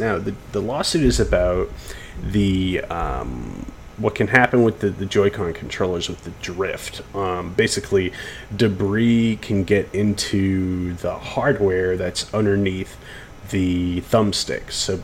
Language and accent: English; Boston, Massachusetts, United States; I'm from Boston, so I've been in New York a shitload of times.